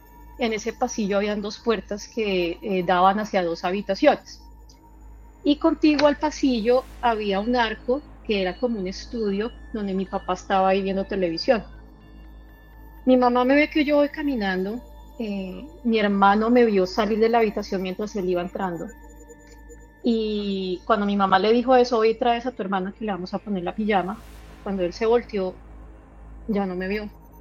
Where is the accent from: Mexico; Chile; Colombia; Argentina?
Colombia; now in Arkansas, United States; Tengo 38 años de edad, soy de Colombia. Actualmente me encuentro residiendo en Arkansas, en Estados Unidos.